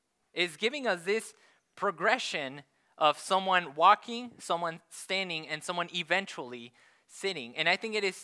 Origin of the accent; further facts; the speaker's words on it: Mexico; I'm married, I live in Aberdeen, I'm from Mexico.